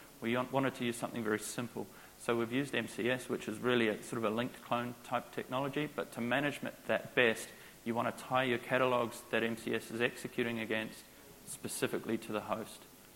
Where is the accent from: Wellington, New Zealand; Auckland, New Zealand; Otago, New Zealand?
Wellington, New Zealand; I'm from Wellington. I'm not tight like you guys.